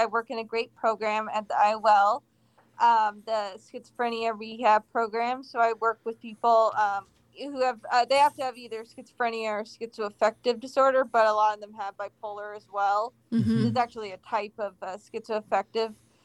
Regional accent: Connecticut, United States; also born or lived in Hamden / Orange / Danbury; now in Meriden, United States; I grew up in Connecticut. I've moved around to different parts of Connecticut. Mm-hmm. I was born in Hamden, then I moved to Orange, then I was in Washington, then I went to college in Massachusetts, then I came back down.

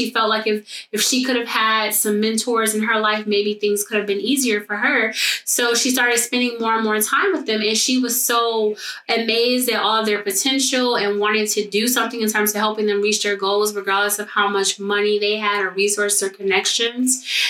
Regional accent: Detroit, Michigan, United States; So I am originally from Detroit. I went to Cass Tech and I absolutely loved my high school.

